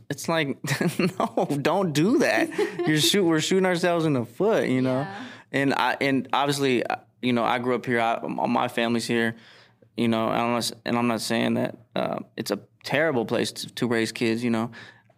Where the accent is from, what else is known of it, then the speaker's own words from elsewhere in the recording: Northtown, Nevada, United States; now in Henderson, United States; Yeah, I grew up in Northtown, but I moved over to Henderson now